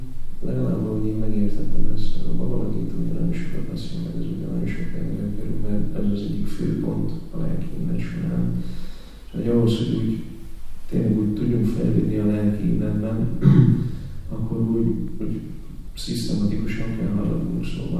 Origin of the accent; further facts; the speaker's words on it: Hungary; Hogy igazából milyen szerencsések vagyunk, mert most itt megszülettünk Magyarországon, felnőttünk